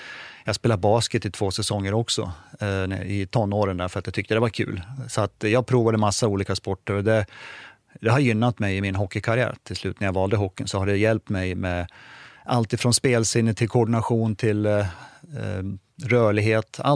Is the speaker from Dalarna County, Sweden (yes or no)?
yes; Dalarna County, Sweden; i och med att jag kommer från Dalarna så låg ju Leksand nära till hands.